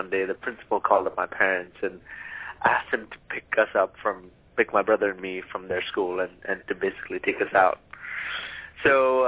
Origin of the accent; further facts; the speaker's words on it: South India, India; first language Malayalam; English is a second language; now in North India; I grew up in India, and I had just moved from the south to north, and I started painting because I didn't really understand, I didn't really know English and know the languages in North India. My Malayalam, my southern Indian language was very good